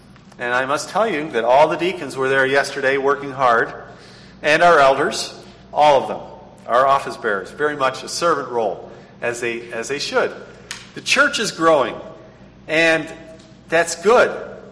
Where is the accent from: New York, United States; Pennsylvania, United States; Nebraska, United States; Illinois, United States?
New York, United States; I'm from New York State. I was born in New York State.